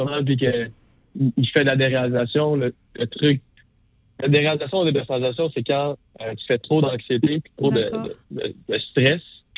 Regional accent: Saint-Bruno-de-Montarville, Quebec, Canada; Je viens de la banlieue de Montréal sur la rive sud à Saint-Bruno de Montarville.

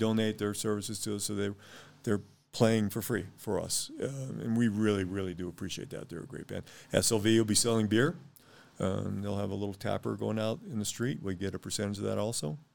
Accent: Los Alamos, United States; I grew up in Los Alamos. I've been coming up here for over 50 years

